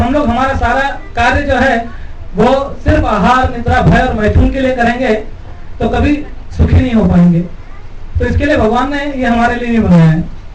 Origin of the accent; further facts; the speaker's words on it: Mumbai, Maharashtra, India; जैसे मैं बॉम्बे से हूं